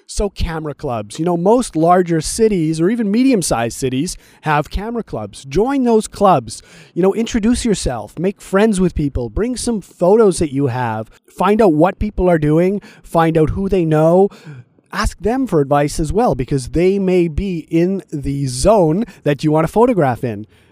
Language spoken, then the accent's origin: English; Montreal, Quebec, Canada; I'm from Montreal, Quebec, and one of the big guides here in Montreal